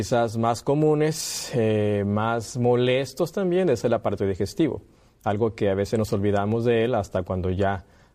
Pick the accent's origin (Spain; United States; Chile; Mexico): Mexico; Yo vengo de México. Estamos trabajando en un sanatorio naturista. El norte de México, estamos en Monte Morelos, a 5 kilómetros de allí.